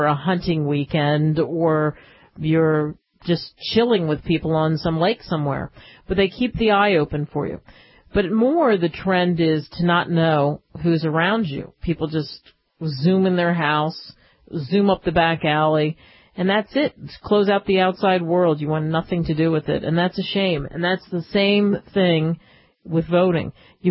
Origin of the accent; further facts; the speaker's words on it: Cherry Hill, New Jersey, United States; didn't say anything about a report from actually my hometown's newspaper, the Courier Post in Cherry Hill